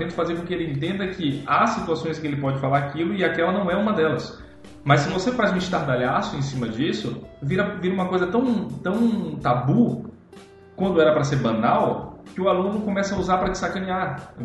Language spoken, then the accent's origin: Portuguese; Bahia, Brazil; eu sou baiano, né?